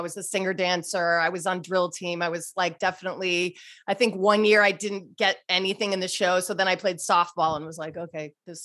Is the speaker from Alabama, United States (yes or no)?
no; Glenview, Illinois, United States; So I am from the northern suburbs of Chicago, sort of where all the John Hughes movies were made, actually, Glenview, Northbrook.